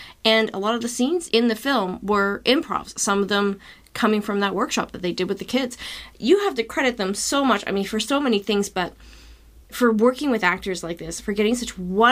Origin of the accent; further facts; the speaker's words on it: Canada; you have to know that as a Canadian, it hurts me to say this